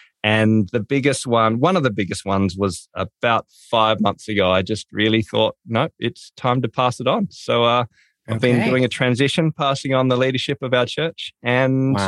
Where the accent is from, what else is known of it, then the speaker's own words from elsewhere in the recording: Australia; accent: Australian; So look, I'm from Australia. That's where the accent's from. I live in a place called Tasmania.